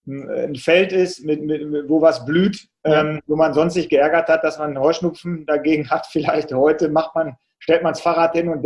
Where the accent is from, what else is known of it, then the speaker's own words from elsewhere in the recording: Salzkotten, North Rhine-Westphalia, Germany; in meinem Heimatort Salzkotten gibt es auch so einen kleinen Marathon